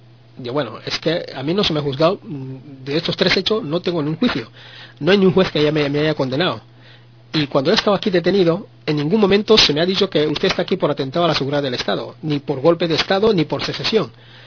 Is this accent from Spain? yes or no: yes; Spain; Sí, me dicen que soy español. O sea, que procedo de España, he vivido en España y que, por lo tanto, la familia lo tengo aquí. O sea, España es mi patria, es mi país.